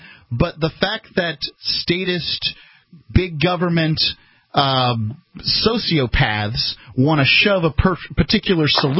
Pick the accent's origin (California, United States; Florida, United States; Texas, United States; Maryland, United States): Florida, United States; Yeah, it's rough down in the South. I'm from Florida. I'm familiar with it.